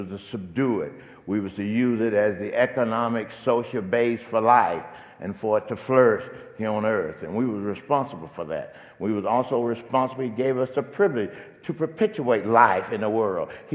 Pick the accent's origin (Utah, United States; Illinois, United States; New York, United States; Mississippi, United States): Mississippi, United States; But I came here back in those days, and I'm growing up in Mississippi in all of the poverty and racism and bigotry.